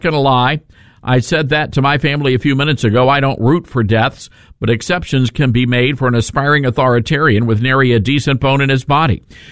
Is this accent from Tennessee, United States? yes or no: yes; Memphis, Tennessee, United States; taught us this growing up in Memphis, Tennessee. White Haven, Tennessee, for those of you to be specific